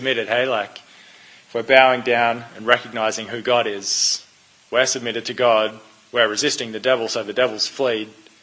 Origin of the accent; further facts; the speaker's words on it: Queensland, Australia; I am not a Blues supporter. I am a Queenslander. Go Queensland.